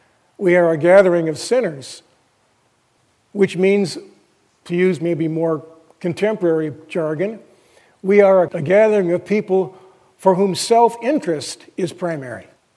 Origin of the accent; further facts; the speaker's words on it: California, United States; because I don't want to just pick on my home state, of when my father was a pastor up in West LA back in the 60s.